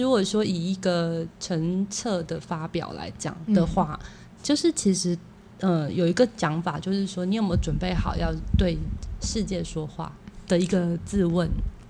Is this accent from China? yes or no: no; Puli, Nantou County, Taiwan; 我是山城的小孩，就是我在埔里出生。那我的记忆，生命记忆里面比较多是跟山林有关。那可是我妈妈是高雄人